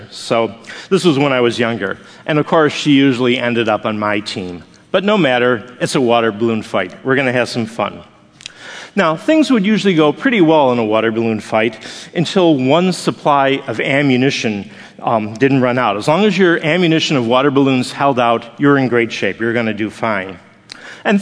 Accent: Buffalo, New York, United States; One of the memories that I have growing up in Buffalo, New York, was engaging in lots and lots of water balloon fights.

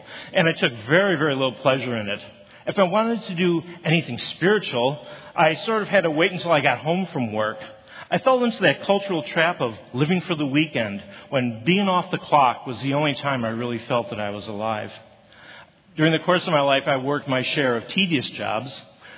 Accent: Buffalo, New York, United States; I grew up in Buffalo, New York, which is famous for storms that sort of blow in off of Lake Erie.

